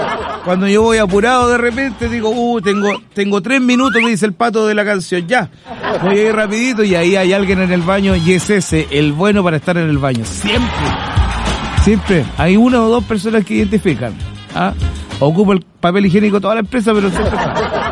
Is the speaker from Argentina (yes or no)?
no; Carampangue, Biobío, Chile; Yo soy de Carampangue, pero ese día me quedé en Conce.